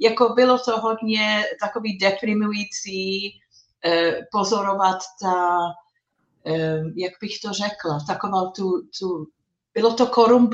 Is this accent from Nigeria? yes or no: no; England, United Kingdom; Czech is a second language; now in Czech Republic; No, úředně jsem Angličanka jenom, jo, a tak napůl adoptovaná Moravanka, bych řekla.